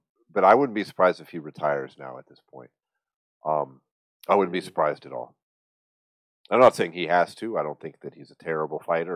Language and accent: English; Colorado Springs, Colorado, United States; I grew up in Colorado Springs. I've been to Denver a million fucking times.